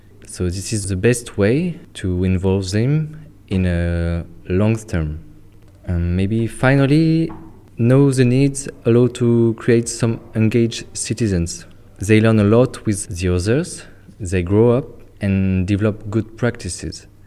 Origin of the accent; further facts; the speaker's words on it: France; from France